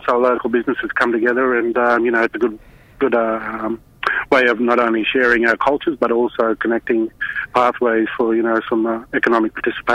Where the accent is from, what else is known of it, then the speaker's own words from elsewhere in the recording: Townsville, Queensland, Australia; also born or lived in Torres Strait; Well, I was born up in Torres Strait, but I was raised in Townsville, so I'm a Townsville local person.